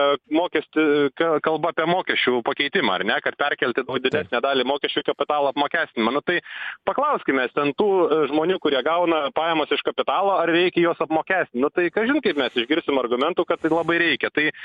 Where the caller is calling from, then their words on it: Šiauliai, Šiauliai County, Lithuania; esu iš Šiaulių.